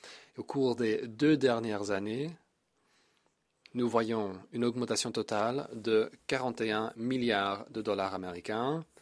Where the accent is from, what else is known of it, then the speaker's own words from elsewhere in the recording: Belgrade, Serbia; J'ai passé une partie de mon enfance à Belgrade